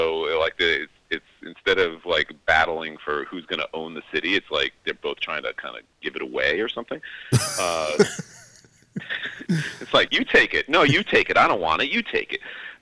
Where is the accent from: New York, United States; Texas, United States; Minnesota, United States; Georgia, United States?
New York, United States; Long Island; also born or lived in Brooklyn; I grew up on Long Island, and I've lived in New York or in Brooklyn for a long time.